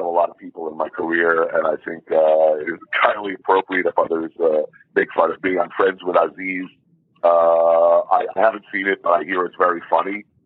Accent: New York, United States; I mean, I'm from New York.

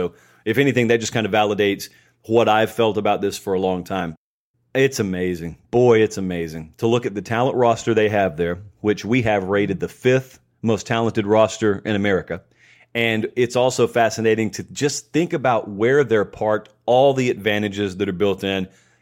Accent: Georgia, United States; you can't immediately tell I'm from Harris County, Georgia. Now, don't get me wrong. I'm very proud of where I'm from.

